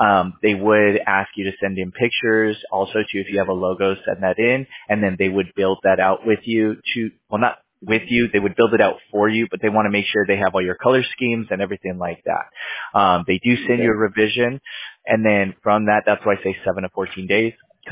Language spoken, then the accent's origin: English; California, United States; So we're based out of California. I'm from California, born and raised.